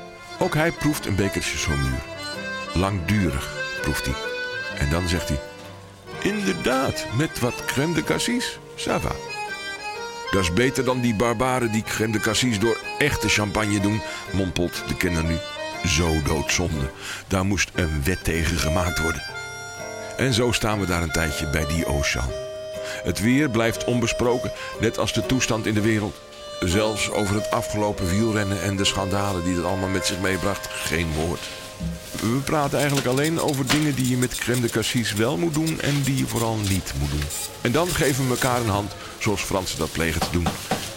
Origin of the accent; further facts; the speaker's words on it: Beaune, Bourgogne-Franche-Comté, France; Maar ik kom oorspronkelijk uit Beaune, midden in de Bourgogne.